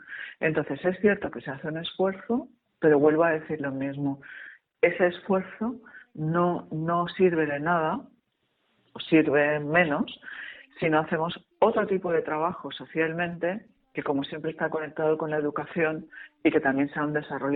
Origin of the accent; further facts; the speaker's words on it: Valencian Community, Spain; yo como valenciana, aquí tenemos puntos positivos por todo